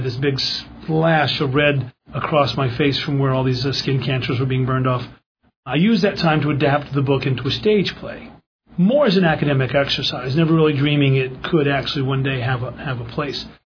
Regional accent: the South, United States; as a Southerner, I view it incumbent upon me to weigh in upon Southern issues.

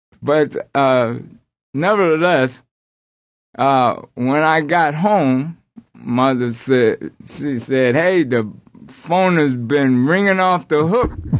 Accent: Dinwiddie, Virginia, United States; also born or lived in Richmond / Buffalo; So I grew up in Dinwiddie. I'm kind of what they call city, country, city. We lived in Buffalo during the 70s, around 75, and we migrated back

